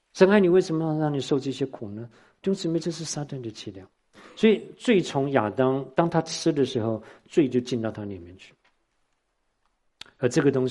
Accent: Taiwan; 我说像我从台湾来

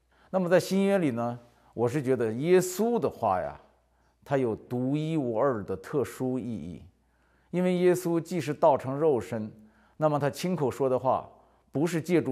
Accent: North China Plain, China; 这是我是华北平原出生长大的，没出过海，旱鸭子

